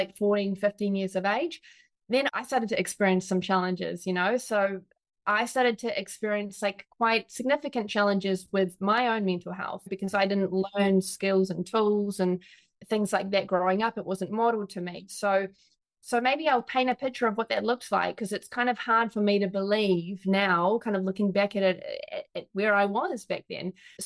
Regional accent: New Zealand; I grew up in New Zealand, and it was such a beautiful country to be in and to grow up in. I was very lucky, and yeah, I grew up with my Polish family there.

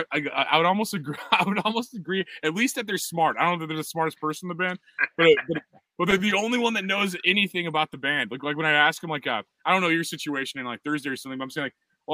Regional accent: Missouri, United States; because I'm from Missouri and I'm not literate.

